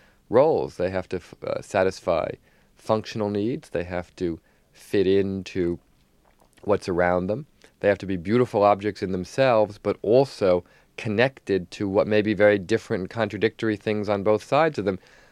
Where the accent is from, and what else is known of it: New Jersey, United States; born or raised there